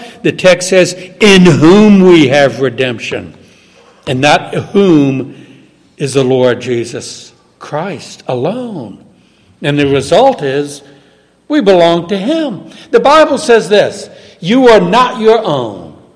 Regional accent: Southern United States, United States; You know, I'm from the South

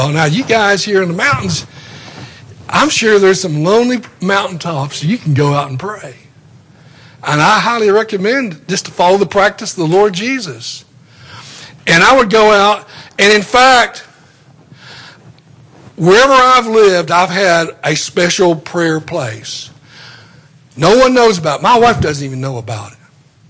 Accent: Tennessee, United States; I grew up in Tennessee. I'll move back, go to college at ETSU.

